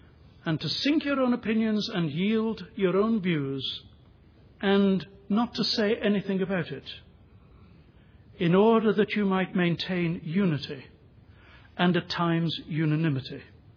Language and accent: English; England, United Kingdom; I'm English, you're American.